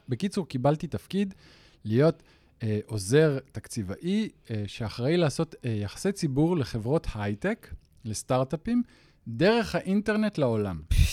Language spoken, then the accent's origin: Hebrew; Ra'anana, Central District, Israel; אני יליד רעננה, גרתי אז ברעננה